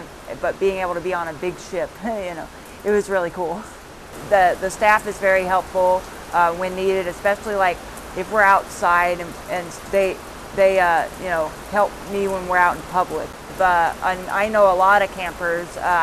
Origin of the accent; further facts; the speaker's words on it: Iowa City, Iowa, United States; I am from Iowa City, Iowa.